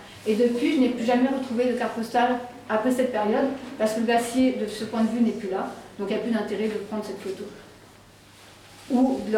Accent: Valais, Switzerland; En tant que Valaisanne, hein, il y a le glacier du Rhône.

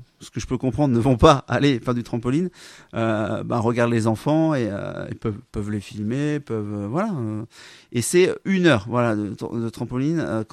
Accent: Quimper, Brittany, France; born there; Moi je suis né à Quimper, donc c'est cool d'avoir offert ça là.

